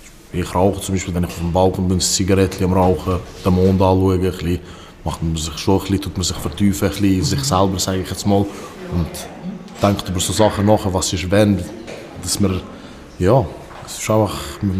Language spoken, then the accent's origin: German; Switzerland; born there; Ich bin 23. Ich komme ursprünglich aus dem Kosovo. Ich bin hier aber geboren. Ich wohne auch in Wiken, also in Wikon.